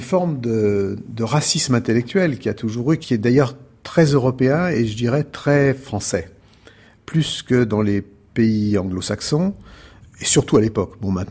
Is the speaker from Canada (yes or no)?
no; Lyon, Auvergne-Rhône-Alpes, France; en tant que Lyonnais